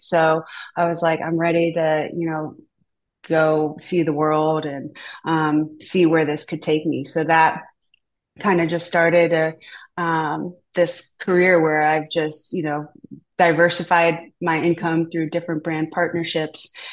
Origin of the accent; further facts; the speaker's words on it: Ohio, United States; also born or lived in Southern California; just like growing up in Southwest Ohio, like I never really thought there was anything out there, you know, interesting for me to experience. I had spent early childhood in Southern California.